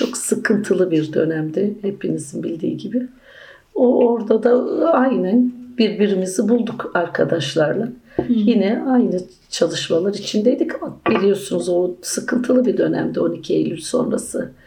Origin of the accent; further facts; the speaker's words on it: İzmir, Turkey; Dersim kökenli. Doğma büyüme İzmir.